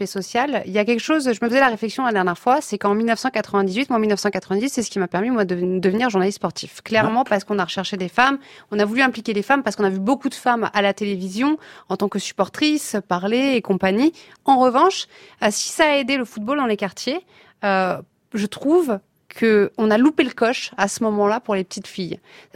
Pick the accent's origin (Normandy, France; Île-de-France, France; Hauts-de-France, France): Île-de-France, France; Saint-Germain-en-Laye; born there; Alors, figurez-vous, je suis née à Saint-Germain-en-Laye.